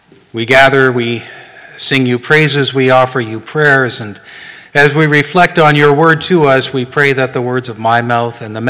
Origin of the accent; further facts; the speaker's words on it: Nova Scotia, Canada; I'm from Nova Scotia, and sometimes I get to go to the beach